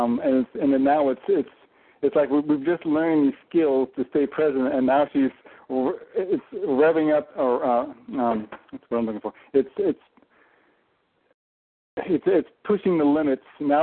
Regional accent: Seattle, Washington, United States; I'm from Seattle.

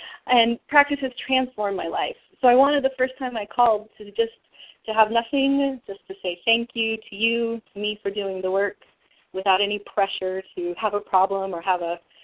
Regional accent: California, United States; I'm from California.

